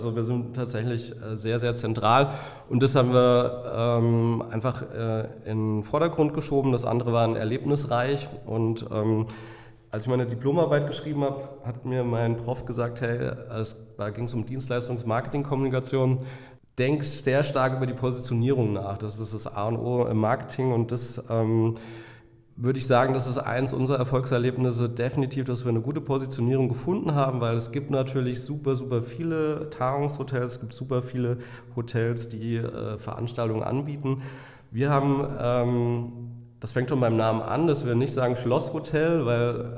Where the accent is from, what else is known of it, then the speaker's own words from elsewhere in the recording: Alsfeld, Hesse, Germany; ich komme aus Alsfeld.